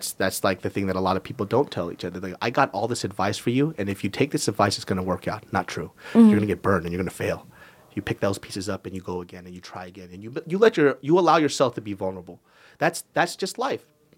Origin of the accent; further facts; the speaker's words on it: Sacramento, California, United States; And we grew up in South Sacramento, ghetto area, terrible education, whatever. Super poor, both of us on welfare, whatever.